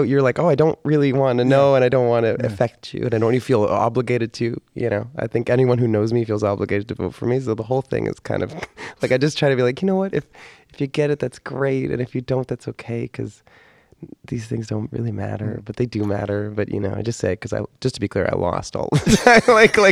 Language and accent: English; Ottawa, Ontario, Canada; And then I found one the next day in my hometown of Ottawa.